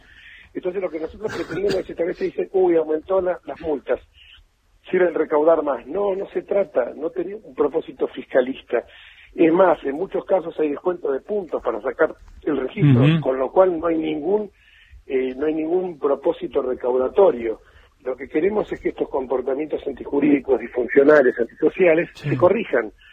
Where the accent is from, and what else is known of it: Buenos Aires, Argentina